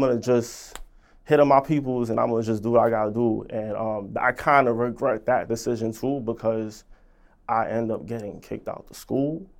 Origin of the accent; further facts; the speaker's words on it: New York, United States; because what I've seen growing up in East Flatbush, like, I've seen people that I've grew up